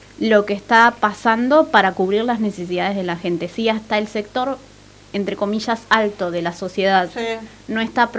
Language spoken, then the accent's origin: Spanish; Lanús, Buenos Aires Province, Argentina; hay una militancia bastante grande acá en Avellaneda y en Lanús, de donde soy yo